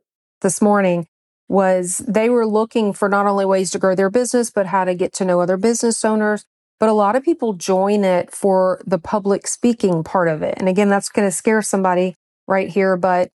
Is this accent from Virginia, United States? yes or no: no; Louisiana, United States; also born or lived in North Carolina; So much so that when we moved from North Carolina back home to Louisiana, the first thing we did was look for a BNI group.